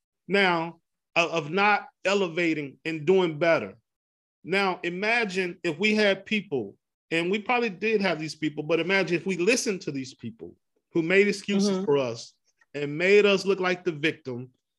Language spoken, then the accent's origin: English; Pleasant Grove, United States; Man, we're both from Pleasant Grove.